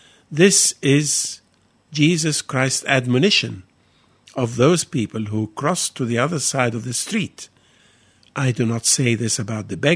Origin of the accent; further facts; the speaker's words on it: Egypt; English is a second language; moved away; When I was growing up in Egypt, some of my teachers at my school and some of my professors at university were British.